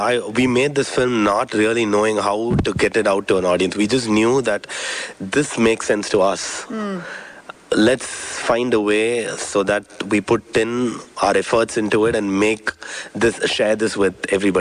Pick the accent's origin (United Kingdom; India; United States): India; So growing up in India, film has a very strong appeal on you.